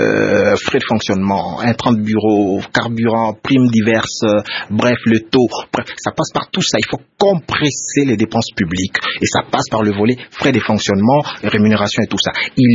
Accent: DR Congo; Nous savons tous, en tant que Congolais, que la stabilité du cadre macroéconomique n'est pas suffisante à elle toute seule.

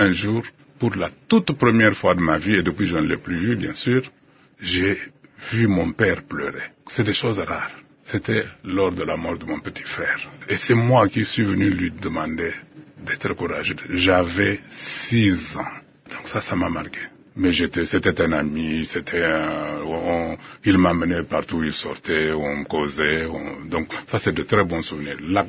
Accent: Kasaï-Oriental, DR Congo; Je ne suis pas un citadin, moi. Je suis né dans mon village, au Kasaï.

